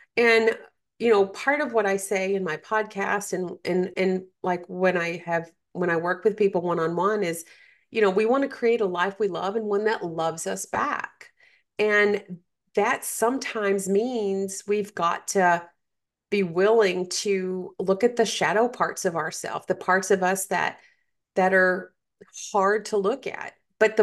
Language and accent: English; the South, United States; I grew up in the South and I grew up without technology.